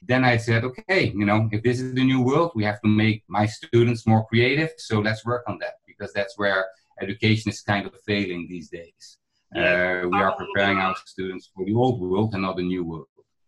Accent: Netherlands; I'm from the Netherlands. I am almost 50 years old

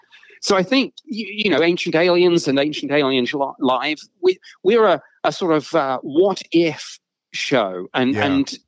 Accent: United Kingdom; moved away as an adult; now in United States; as a Brit, I've lived in the U.S. since 2012. But, of course, growing up in the U.K.

